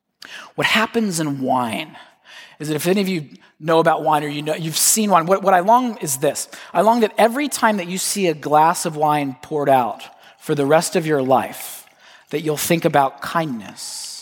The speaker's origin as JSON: {"language": "English", "region": "the South", "country": "United States", "tie": "born or raised there", "said": "I grew up in the South. I know what that feels like."}